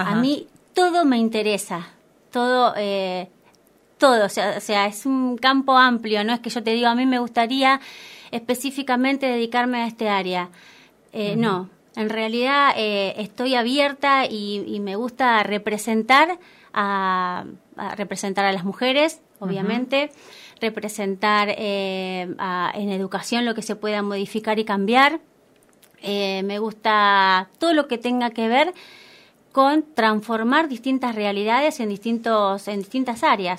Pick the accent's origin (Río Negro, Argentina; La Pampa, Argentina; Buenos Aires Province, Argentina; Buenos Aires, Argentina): La Pampa, Argentina; General Pico; now in Santa Rosa, Argentina; Yo soy de Pico, nacida en Pico. Nacida y criada en Pico. Adoptada por Santa Rosa cuando me vine a estudiar abogacía.